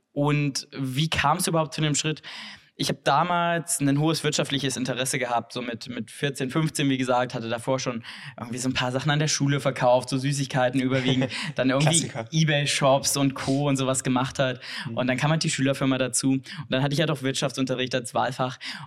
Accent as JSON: {"language": "German", "region": "Saxony-Anhalt", "country": "Germany", "said": "In Sachsen-Anhalt, wo ich herkomme, noch nicht."}